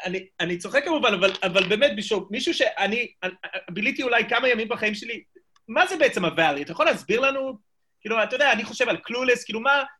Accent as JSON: {"language": "Hebrew", "town": "Philadelphia", "region": "Pennsylvania", "country": "United States", "said": "אני מפילדלפיה, ואותי גידלו ככה לזלזל בווסט קוסט."}